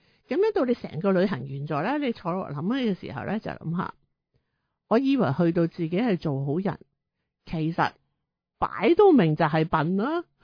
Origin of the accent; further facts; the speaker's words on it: Hong Kong; 即係尤其是你知啦，我喺香港长大嘅，好多呢啲我都知道